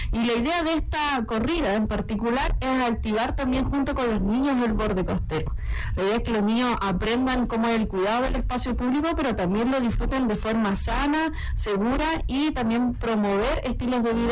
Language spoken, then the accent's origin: Spanish; Venezuela; moved away as an adult; now in Chile; Soy venezolana.